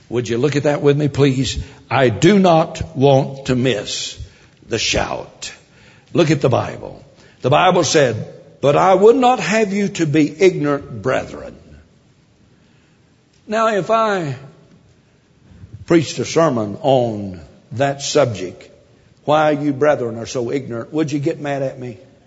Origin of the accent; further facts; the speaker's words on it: Tennessee, United States; in the country where I was raised back in Tennessee